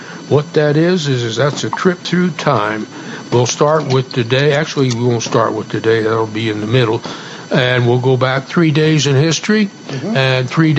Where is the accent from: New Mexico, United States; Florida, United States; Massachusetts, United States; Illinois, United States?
New Mexico, United States; Rio Doce; The reason I mention it is because I grew up in Rio Doce, just up the hill from there.